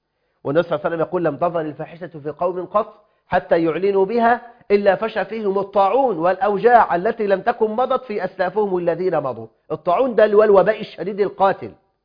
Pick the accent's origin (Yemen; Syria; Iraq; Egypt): Egypt